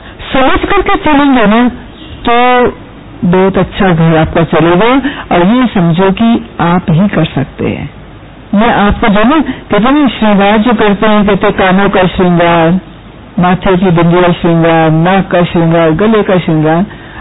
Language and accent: Urdu; Mumbai, Maharashtra, India; اور میں ممبئی سے آئی ہوں, میں اسسٹنٹ پروفیسر کرنا گائڈ ہوں ممبئی میں ہی.